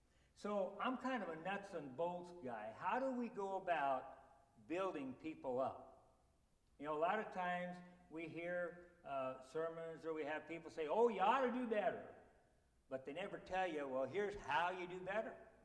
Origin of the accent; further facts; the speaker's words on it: Nebraska, United States; Now, I'm from Nebraska, the football capital of the world, right?